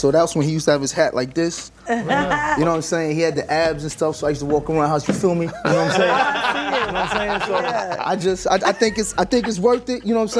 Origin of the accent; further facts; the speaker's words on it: New York, United States; I'm just saying I'm from New York. You feel me?